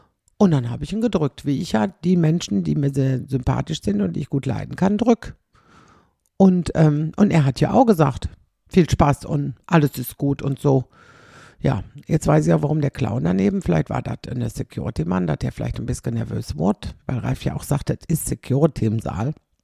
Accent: Xanten, North Rhine-Westphalia, Germany; wir sind ja beide aus Zanten

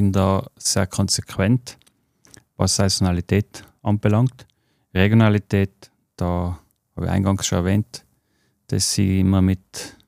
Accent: Tyrol, Austria; now in Vienna, Austria; Also ich als Tiroler darf sagen, natürlich ist Tirol regional, aber ich bin in Wien.

